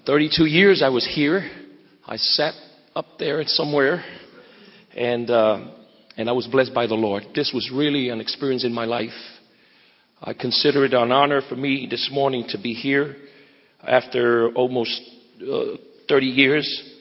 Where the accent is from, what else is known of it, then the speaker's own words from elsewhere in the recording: New York City, New York, United States; born there; English is a second language; I was born in the Bronx in New York City, but I was one of those students who fell between the cracks in the educational system. Because I hardly could speak well English, and I still struggle with it because most of my preaching is in Spanish.